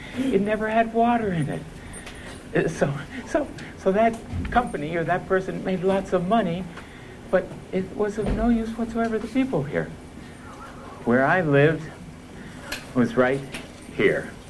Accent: Wyoming, United States; moved away as an adult; now in Venezuela; I was born in Wyoming, lived there most of my life.

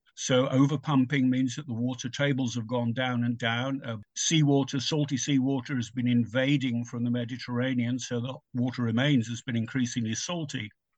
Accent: United Kingdom; now in United States; I speak as a Brit here, not as an American

